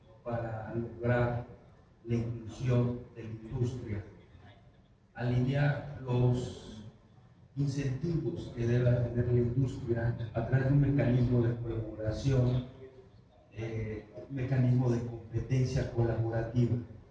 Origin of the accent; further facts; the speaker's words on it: Italy; English is a second language; Very briefly … from Italy. I'm a lecturer at the University of Padua.